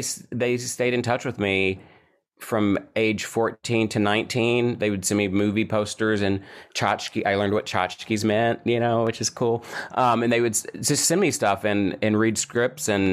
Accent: Kentucky, United States; I will say, though, when I was at the American Academy of Dramatic Arts, since I was from Kentucky

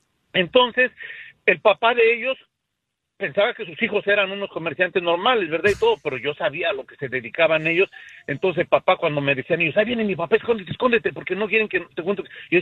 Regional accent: Mexico City, Mexico; Mira, yo fui criado en el Distrito Federal.

